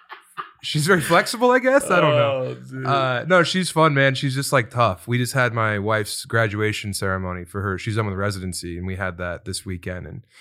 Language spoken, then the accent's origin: English; Elizabeth, Colorado, United States; I'm from Eastern Colorado. I'm from Elbert County, Colorado, a town of less than 1,000 called Elizabeth, where I played sports year round